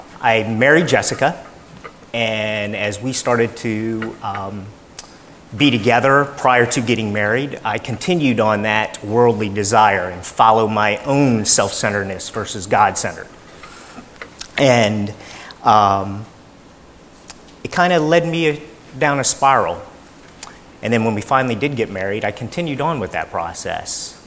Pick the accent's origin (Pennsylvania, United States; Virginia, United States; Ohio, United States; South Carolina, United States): Virginia, United States; Hampton; now in New Jersey, United States; I grew up in Hampton, Virginia. I went to school at Penn State, graduated from there, and then I came over into New Jersey and met my wife.